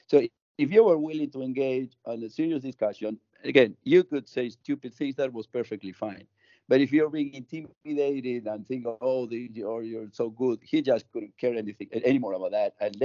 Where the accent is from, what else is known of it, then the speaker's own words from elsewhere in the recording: Tucumán, Argentina; So I managed to invite him to come to my hometown because there was a big conference. My hometown is where independence was declared in Argentina in 1816.